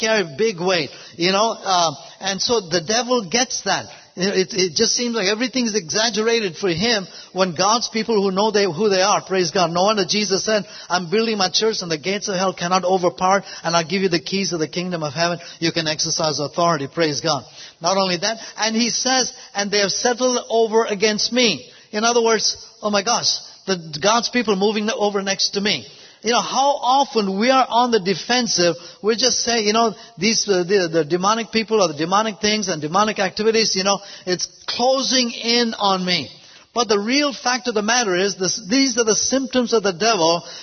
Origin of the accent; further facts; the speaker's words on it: India; Now, growing up in India, of course, we saw, you know, a lot of cows grazing, you know, in fields and everything else.